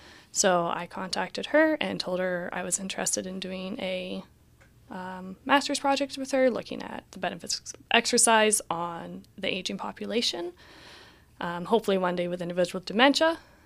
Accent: Calgary, Alberta, Canada; now in Victoria, Canada; Fortunately, I'm also from Calgary, so moving to Victoria was already my first time moving away from home.

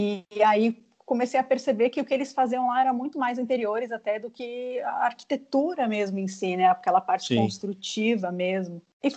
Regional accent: São Paulo, Brazil; now in Florianópolis, Brazil; capital. Vim para Florianópolis em 2012

